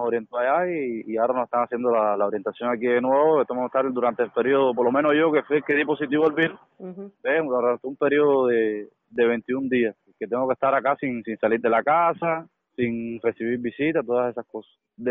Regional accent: Cuba; Yo como cubano y ciudadano de este país no tengo que quejarme de nada.

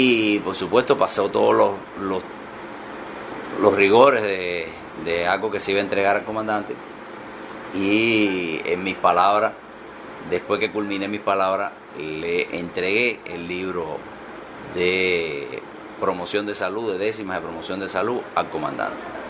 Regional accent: Isabela de Sagua, Villa Clara, Cuba; yo apenas 11 años y mi pueblo, yo soy natural de Isabela de Sagua en Villa Clara

